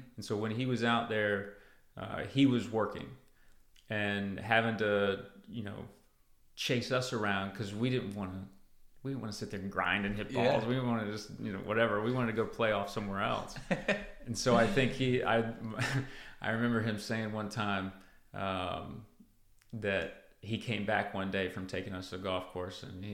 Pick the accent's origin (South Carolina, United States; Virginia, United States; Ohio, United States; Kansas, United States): South Carolina, United States; Travelers Rest; we grew up in Travelers Rest, and you know, there's almost no traffic.